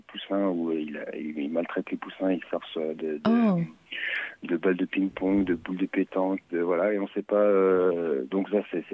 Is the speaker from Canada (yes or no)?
no; Auvergne-Rhône-Alpes, France; Je suis de Haute-Savoie, ouais.